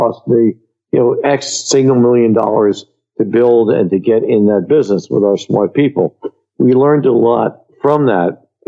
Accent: Queens, New York, United States; born there; And I was born in Queens, but I'd never actually driven in the neighborhoods of Staten Island.

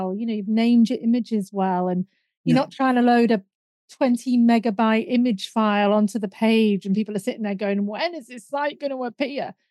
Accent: United Kingdom; You know, we're British, we're told not to talk about these things.

